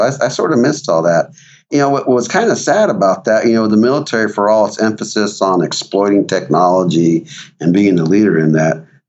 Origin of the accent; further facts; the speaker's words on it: New Mexico, United States; I grew up in New Mexico, and I was out in the desert